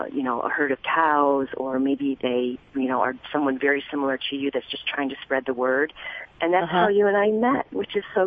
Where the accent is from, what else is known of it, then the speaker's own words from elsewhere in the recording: Ohio, United States; now in San Francisco Bay Area, United States; David grew up in Wisconsin, and I grew up in Ohio, so we're both Midwesterners.